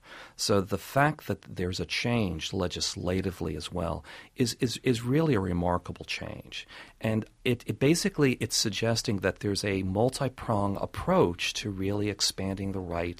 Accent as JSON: {"language": "English", "region": "Indiana", "country": "United States", "said": "I come from Indiana, and that is, New York is not just the center of the world."}